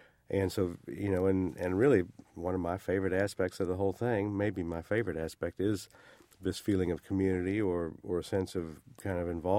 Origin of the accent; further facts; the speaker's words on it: Oak Ridge, Tennessee, United States; And I grew up in Oak Ridge, Tennessee, which is very similar. It's more mountainous.